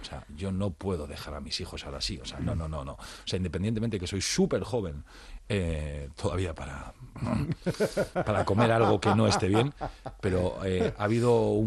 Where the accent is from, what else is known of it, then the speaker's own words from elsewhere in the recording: Bilbao, Basque Country, Spain; now in Logroño, Spain; Yo soy de Bilbao, ¿vale? Pero llevo ya muchos años viviendo en Logroño. Ya llevo desde el año 2007.